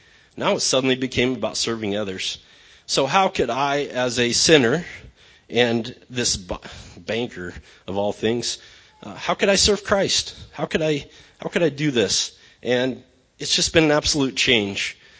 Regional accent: Alliance, Nebraska, United States; I'm originally from Alliance, Nebraska. I grew up in a loving and church-attending home.

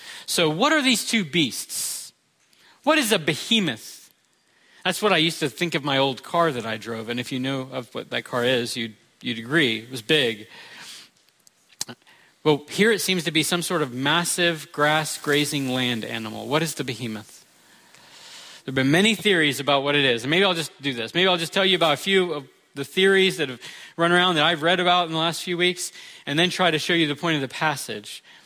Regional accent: Florida, United States; I'm from Florida. There's alligators there.

